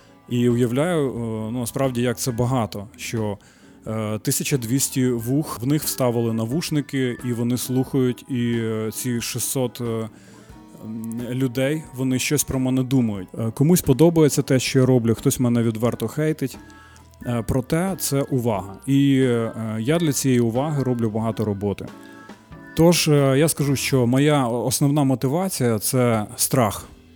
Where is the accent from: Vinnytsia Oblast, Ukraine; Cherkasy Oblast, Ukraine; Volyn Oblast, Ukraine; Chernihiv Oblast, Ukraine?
Cherkasy Oblast, Ukraine; now in Kyiv, Ukraine; я сам не з Києва, я з Черкащини, Шевченків край, і вже 16-й рік я живу в Києві.